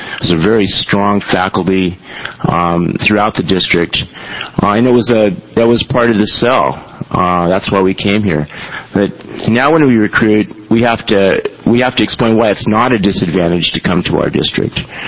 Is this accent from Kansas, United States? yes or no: no; Astoria, Oregon, United States; I grew up in Astoria. My family didn't have a lot of means. I didn't come from a physician family, but I got a public education in an Oregon school.